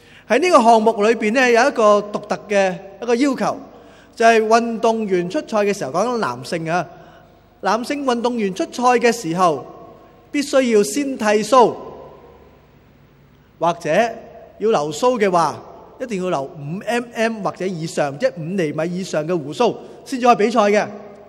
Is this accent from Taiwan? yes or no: no; Hong Kong; 我们香港人就常叫做滚轮泳，在内地或者台湾有些地方翻译成为叫水上芭蕾。